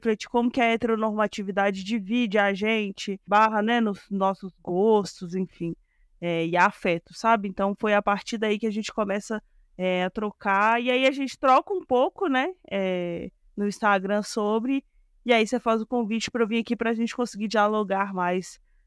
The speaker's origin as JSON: {"language": "Portuguese", "town": "Belo Horizonte", "region": "Minas Gerais", "country": "Brazil", "said": "sou daqui de BH, sou uma mulher preta, cisgênero."}